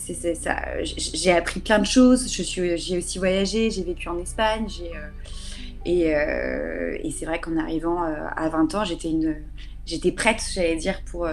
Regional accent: Brittany, France; comme tu l'as dit, je suis bretonne.

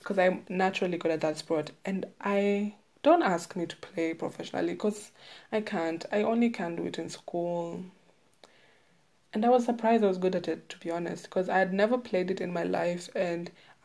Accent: Kenya; Because I'm Kenyan. And, like, Kenya is known for having, like, runners.

